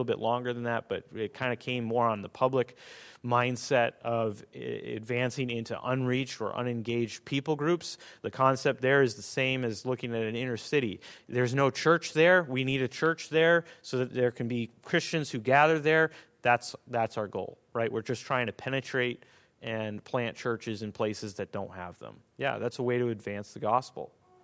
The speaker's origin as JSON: {"language": "English", "country": "Russia", "tie": "born or raised there", "said": "I grew up in Russia as a missionary kid"}